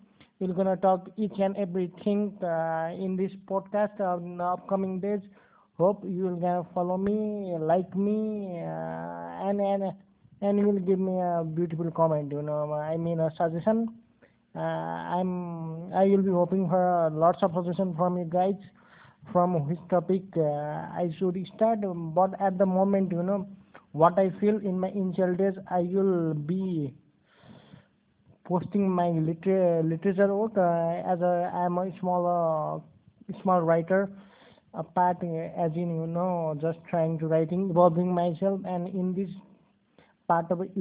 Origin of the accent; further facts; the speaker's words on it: Nepal; I'm introducing myself. I'm from Nepal. I'm a student